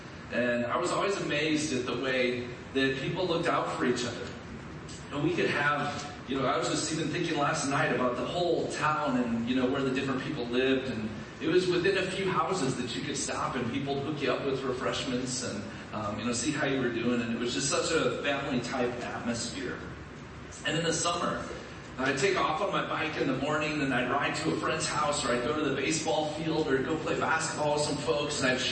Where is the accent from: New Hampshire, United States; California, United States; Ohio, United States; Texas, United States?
Ohio, United States; my wife and I grew up in Northwest Ohio